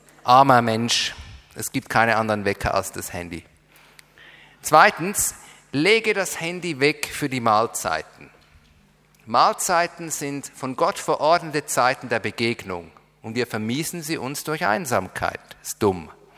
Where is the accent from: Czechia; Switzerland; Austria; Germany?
Switzerland; Das lässt sie noch sympathischer werden für mich als Schweizer.